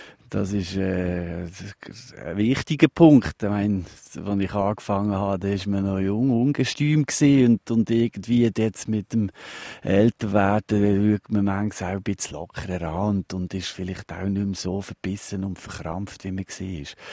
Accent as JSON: {"language": "German", "region": "Basel-Landschaft", "country": "Switzerland", "tie": "born or raised there", "said": "Aber es ist ganz klar, meine Heimat ist sicher im Baselbiet."}